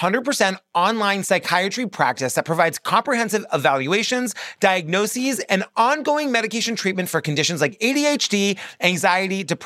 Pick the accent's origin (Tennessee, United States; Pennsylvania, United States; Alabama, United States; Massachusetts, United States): Massachusetts, United States; I grew up on Cape Cod where we had the Cape Cod Mall, but about an hour away was the Kingston Mall, which was the way better mall with all the good stores.